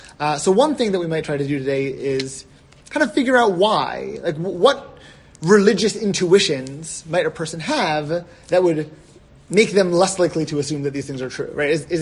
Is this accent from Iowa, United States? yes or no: no; New York, United States; New York.